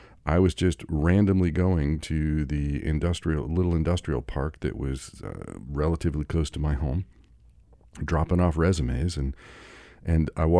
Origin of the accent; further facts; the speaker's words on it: Kansas, United States; When I was growing up in Kansas, which is not exactly the heartbeat of the spiritual, metaphysical, New Age community, and certainly wasn't when I was growing up there